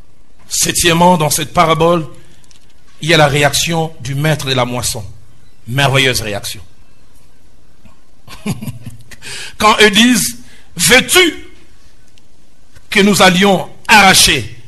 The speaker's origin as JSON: {"language": "French", "region": "Kinshasa", "country": "DR Congo", "tie": "born or raised there", "said": "là où j'ai grandi à Bandal"}